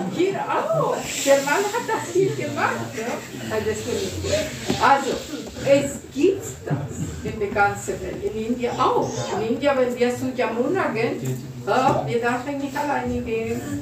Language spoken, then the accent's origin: German; Mexico; German is a second language; Ich komme aus Mexiko und in Mexiko da gibt es diese Metro.